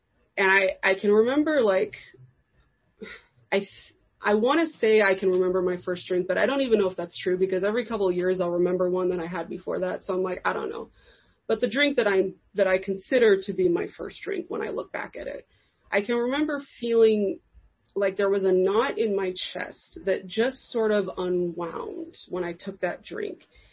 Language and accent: English; Los Angeles, California, United States; born there; I was born in Los Angeles, and I like to say that things went downhill from there.